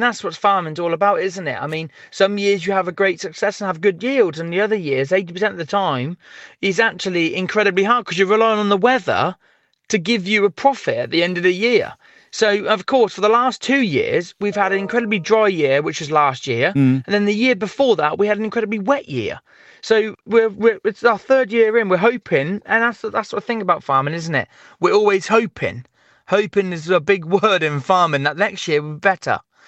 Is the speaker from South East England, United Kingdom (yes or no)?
yes; Chipping Norton, South East England, United Kingdom; And that is my hometown. It's a small little town in the middle of the Cotswolds. And I grew up there. I was born there. I was raised there. And I'm still here now.